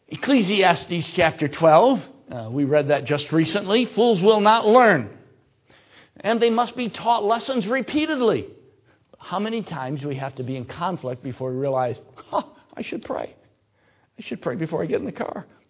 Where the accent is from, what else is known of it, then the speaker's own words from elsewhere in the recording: Michigan, United States; I was raised in the North. Michigan is in the North, last I checked. And so all of our history was North history.